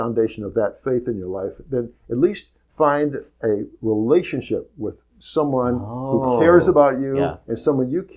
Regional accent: the South, United States; we had to face the racial discrimination that dominated society when I was growing up in the South.

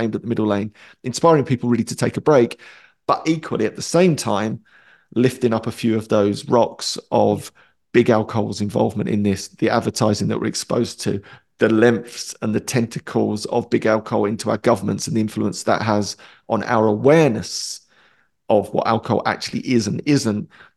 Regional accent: Romford, London, United Kingdom; there's a famous nightclub where I grew up in Romford called Hollywood's.

